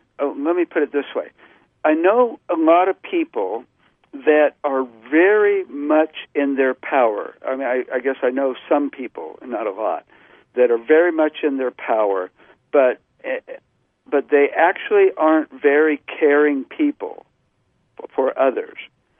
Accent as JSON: {"language": "English", "region": "Georgia", "country": "United States", "tie": "born or raised there", "said": "When I was 16, I grew up in Georgia, and at this point when I was in high school, I was living in a county that was one of the most redneck counties in all of Georgia."}